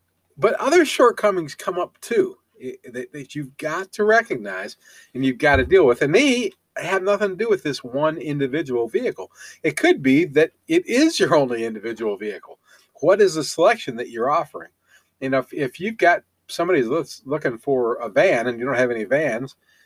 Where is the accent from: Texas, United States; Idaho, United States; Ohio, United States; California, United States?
Ohio, United States; I'm also from Ohio, so I've got a lot of interest in how this comes out